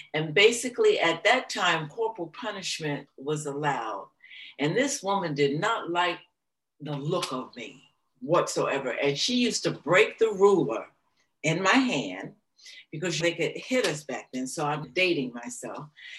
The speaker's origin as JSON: {"language": "English", "region": "New Jersey", "country": "United States", "tie": "born there", "said": "I was born in North New Jersey at City Hospital."}